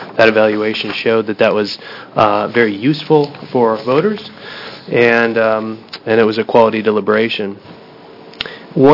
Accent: Portland, Oregon, United States; I'm from Portland, Oregon, co-director of Healthy Democracy Oregon.

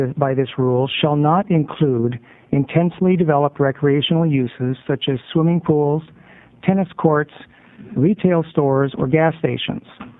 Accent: Portland, Oregon, United States; I'm from Portland, and I'm a member and volunteer with the Oregon chapter of the Sierra Club

